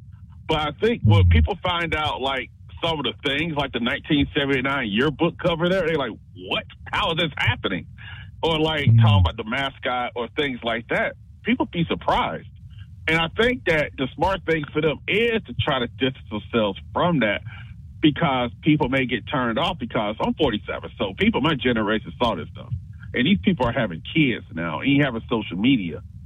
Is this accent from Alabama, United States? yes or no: yes; Alabama, United States; I, like, growing up in Alabama, you know